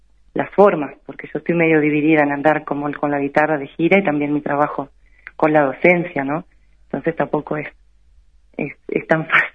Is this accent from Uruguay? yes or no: yes; Uruguay; yo soy del interior del Uruguay, soy docente, clase trabajadora